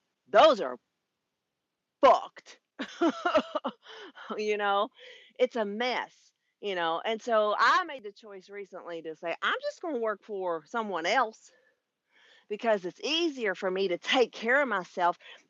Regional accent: United States; None of them. And I'm an American.

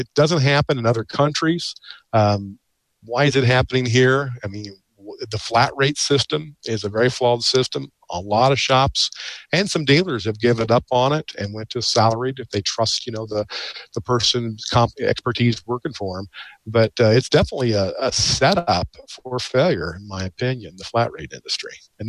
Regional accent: Kokomo, Indiana, United States; since I'm from Kokomo, Indiana

